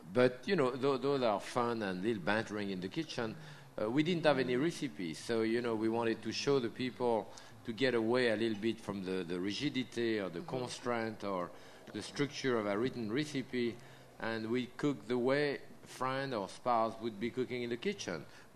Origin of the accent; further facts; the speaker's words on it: Connecticut, United States; accent: Yankee drawl; actually I'm from Connecticut, but I can recognize my Yankee drawl, it's pure Connecticut.